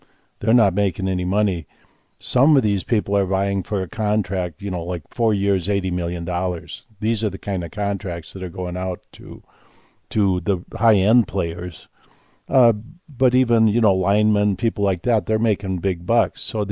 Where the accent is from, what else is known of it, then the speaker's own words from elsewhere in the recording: United States; watched football for my entire life, being an American kid.